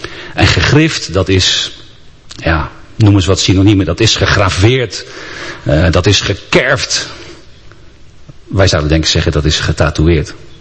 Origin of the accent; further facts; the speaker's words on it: Rotterdam, South Holland, Netherlands; En dat zeg ik dan als Rotterdammer.